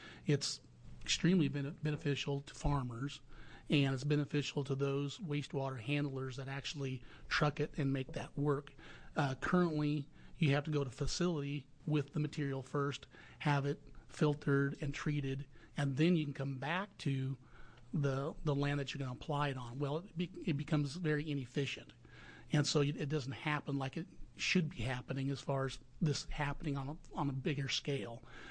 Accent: Grants Pass, Oregon, United States; I come from Southern Oregon, the Grants Pass, Medford area.

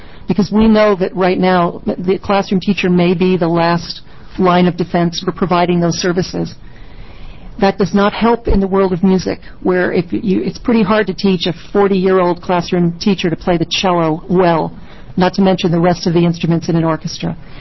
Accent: Salem, United States; here in my hometown in Salem

